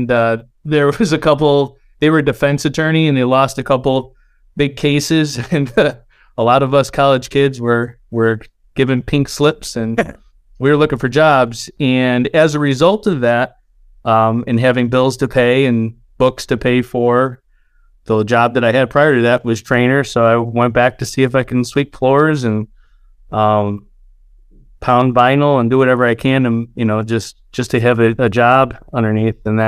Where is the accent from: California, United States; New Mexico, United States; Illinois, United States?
Illinois, United States; Chicago; I'm from Chicago. And it's, when I say I'm from Chicago, I am from Chicago.